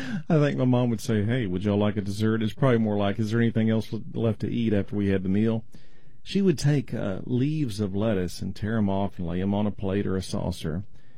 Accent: Roy, Utah, United States; When I was a boy growing up in Roy City, my mother's relatives, Aunt Lola and Aunt Bernie, they had a large pomegranate tree in their yard

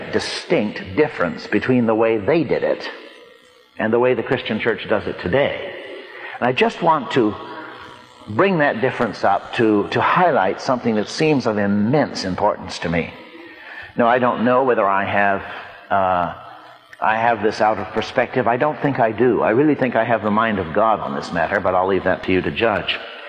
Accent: United States; I am an American, and I believe in democracy

